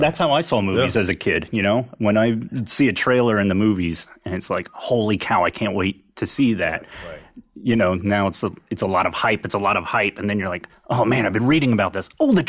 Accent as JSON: {"language": "English", "town": "Columbus", "region": "Ohio", "country": "United States", "tie": "born or raised there", "said": "No, I'm from Ohio."}